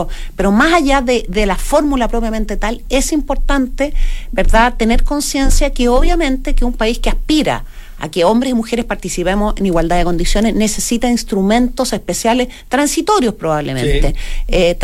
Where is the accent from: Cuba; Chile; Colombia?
Chile; yo como ministra y también como chilena